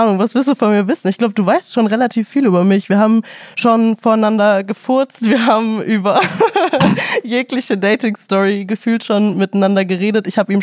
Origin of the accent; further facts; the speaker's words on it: Dresden, Saxony, Germany; Ich komme aus Dresden, was auch mal ein sehr großer Bestandteil meines Contents war.